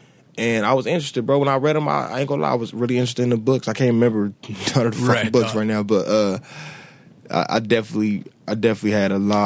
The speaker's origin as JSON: {"language": "English", "region": "California", "country": "United States", "tie": "born or raised there", "said": "Yeah, actually, I was born in Englewood. I lived in Englewood."}